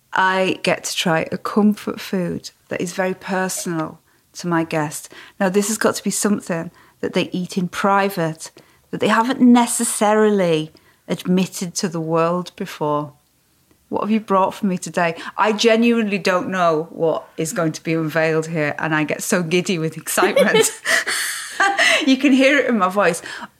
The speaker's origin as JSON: {"language": "English", "region": "North West England", "country": "United Kingdom", "said": "Like I'm from the Lake District and people always say, oh, it's not even a big mountain."}